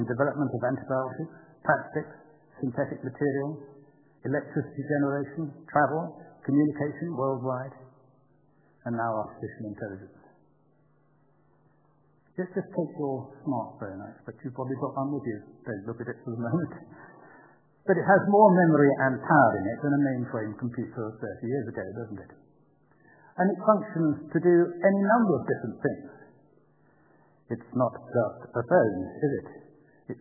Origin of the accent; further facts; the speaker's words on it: London, United Kingdom; maybe it's because I am a Londoner, but I love London town.